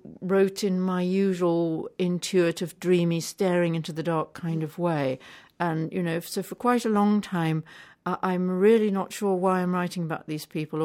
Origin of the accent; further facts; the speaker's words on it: South Africa; real true life stories of my growing up in South Africa.